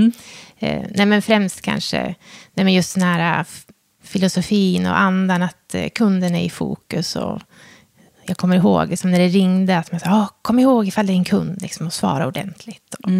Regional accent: Hudiksvall, Gävleborg County, Sweden; Jag är ju född och uppvuxen i Hudiksvall i min familj med mamma och pappa och en storebror.

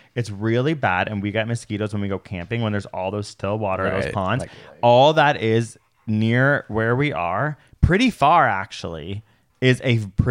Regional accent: Toronto, Ontario, Canada; I'm a city idiot. I grew up in Toronto. I'm a city idiot.

